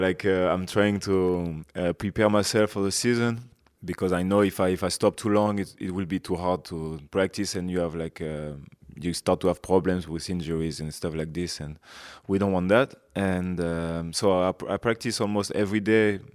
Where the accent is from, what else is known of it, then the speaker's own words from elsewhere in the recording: Brest, Brittany, France; English is a second language; I'm in one from Brest. Yeah, it was maybe one or two players who've been professionals, but in second division.